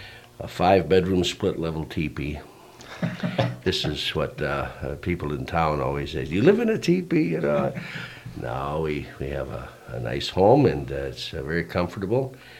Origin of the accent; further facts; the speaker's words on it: Michigan, United States; I was raised on the Flint Steel River, which flows into Lake Superior. And 20 miles upstream, there was nobody.